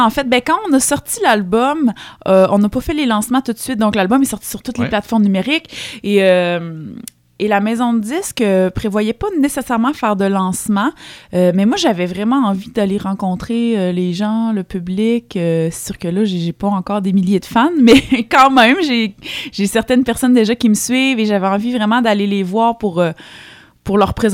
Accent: Saint-Lambert-de-Lauzon, Quebec, Canada; Ben, moi, je viens de la campagne. Je viens de Saint-Lambert-de-Lauzon, ça c'est sur la rive sud de Québec, un peu avant la Beauce.

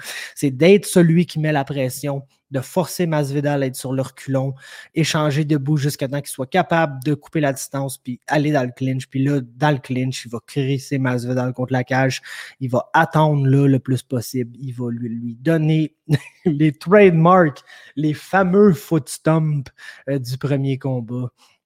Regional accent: Lithuania; now in United States; Moi, je viens de la Lituanie, puis ça, c'était dans l'URSS, donc c'était communiste. Donc là, ma famille a souffert du communisme avant de s'en venir aux États-Unis.

